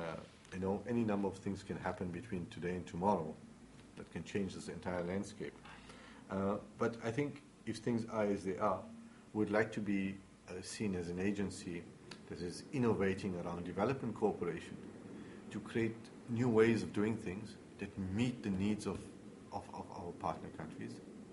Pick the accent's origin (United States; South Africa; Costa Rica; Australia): South Africa; we're not going to prescribe, as South African, that we're going to get involved in this sector or that sector.